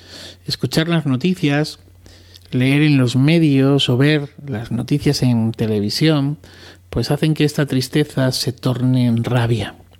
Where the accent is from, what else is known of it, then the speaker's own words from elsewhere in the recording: Arroyo de la Luz, Extremadura, Spain; mi pueblo, Arroyo de la Luz, se encuentra precisamente entre estos dos pueblos en un radio de apenas unos 10-15 kilómetros.